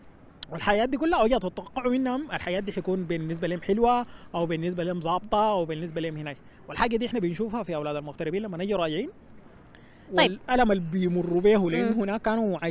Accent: Sudan; moved away as an adult; also born or lived in Saudi Arabia; أنا طبعا كزول أصلا ما اتولدت في السودان وعشت في السودان، لكن اغتربت بعد ما عشت حياتي كلها في السودان، اغتربت بعد كده اشتغلت في السعودية.

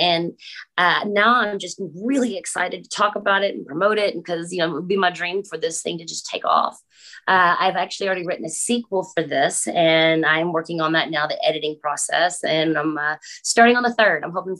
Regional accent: Texas, United States; I am from Texas, born and raised, and I guess I would just call myself a small town girl my whole life.

